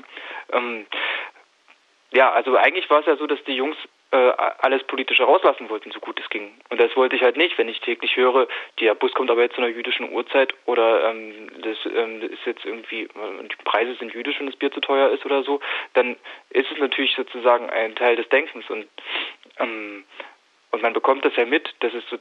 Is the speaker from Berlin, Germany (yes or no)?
no; Halle, Saxony-Anhalt, Germany; Also ich komme aus Halle